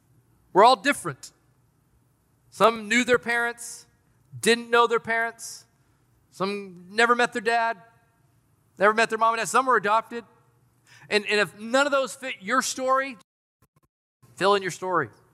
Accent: Knoxville, Tennessee, United States; Now, my story is I'm from Knoxville, Tennessee. Grew up in a predominantly traditional home.

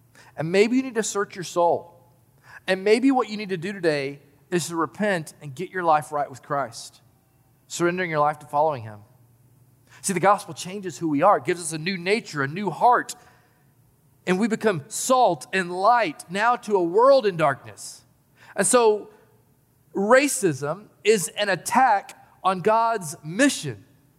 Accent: Knoxville, Tennessee, United States; But still, I know that growing up in South Knoxville, Tennessee, I experienced all sorts of racism. I grew up around racist people.

